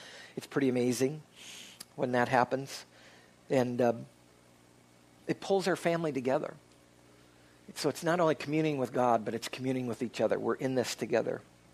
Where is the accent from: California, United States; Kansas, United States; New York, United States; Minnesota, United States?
Minnesota, United States; I said, well, I grew up in Western Minnesota, and so give me a try.